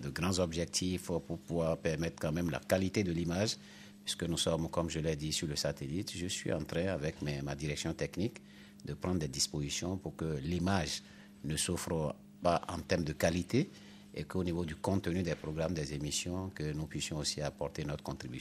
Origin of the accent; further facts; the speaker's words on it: Benin; avec la libéralisation, n'est-ce pas, de l'espace audiovisuel chez nous au Bénin.